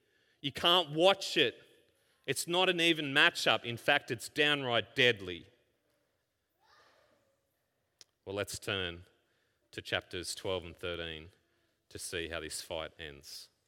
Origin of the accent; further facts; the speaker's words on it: Ipswich, Queensland, Australia; Some of you know I grew up in Queensland.